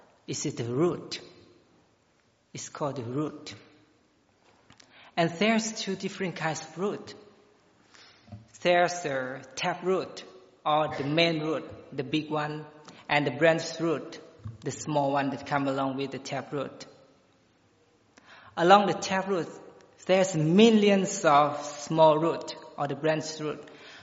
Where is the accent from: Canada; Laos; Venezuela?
Laos; English is a second language; moved away as an adult; now in United States; I'm from Laos, and I've been here in the United States of America about 8 months through the International Volunteer Exchange Program